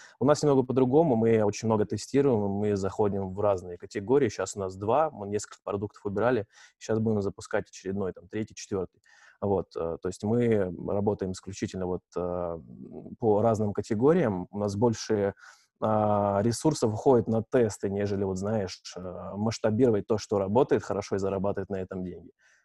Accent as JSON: {"language": "Russian", "town": "Novosibirsk", "region": "Novosibirsk Oblast", "country": "Russia", "lives_now": "Moscow, Russia", "said": "мне 26 лет, я с Новосибирска, из России, но я уже полтора года живу в Москве."}